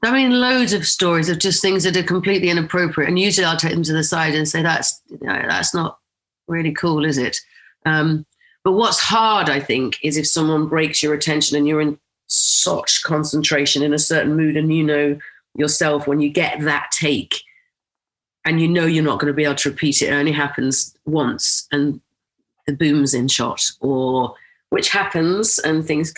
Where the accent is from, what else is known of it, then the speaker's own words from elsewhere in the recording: Rochdale, North West England, United Kingdom; We had a middle school system where I grew up in Rochdale